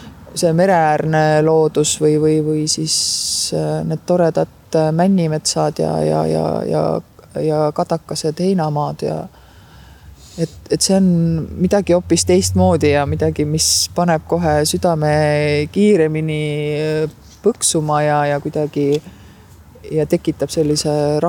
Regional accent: Saare County, Estonia; Ma ei tea, ma olen ju kihelkonnalt pärit. Vilsandi rahvuspark seal ümber.

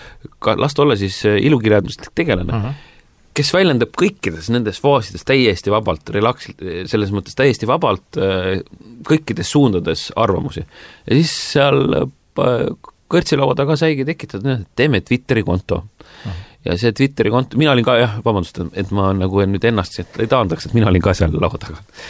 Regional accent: Saare County, Estonia; Mina olen saarlane, mina olen siin sündinud, ma olen siin ka oma esimesed eluaastad, mida võib nagu ka pikendada veel üles kasvanud. Ma jään saarlaseks, see saare identiteet on võimas.

